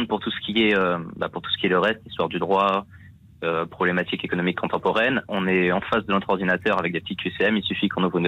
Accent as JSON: {"language": "French", "town": "Bordeaux", "region": "Nouvelle-Aquitaine", "country": "France", "moved": "yes", "lives_now": "Paris, France", "said": "je suis de Bordeaux et ensuite on est parti à Paris pour mes études."}